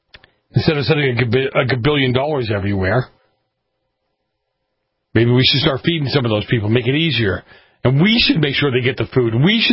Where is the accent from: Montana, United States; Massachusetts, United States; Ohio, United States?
Massachusetts, United States; Boston; Growing up in Boston, liberal city like Boston, at the time I grew up in Boston, it was not liberal by any stretch.